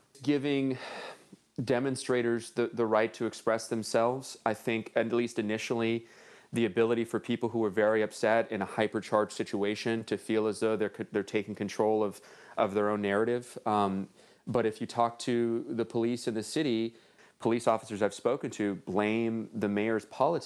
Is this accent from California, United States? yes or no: yes; Los Angeles, California, United States; I grew up in Northeast LA, and there's parts of Los Angeles where you hear notoriously cops don't go in.